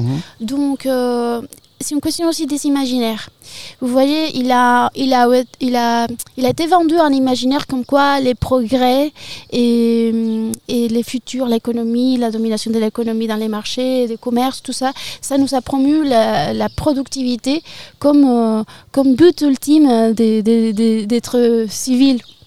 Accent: Caracas, Capital District, Venezuela; French is a second language; moved away as an adult; now in France; Je suis arrivée en 2019 après avoir fini mon école en art à Caracas, d'où je viens.

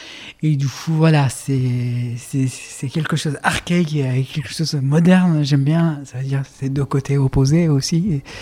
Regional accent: Iran; French is a second language; now in France; je suis kurde de l'Iran, en tout cas. Je suis allé à Téhéran, j'ai vécu à Téhéran. Et après, je suis encore allé au Kurdistan d'Irak.

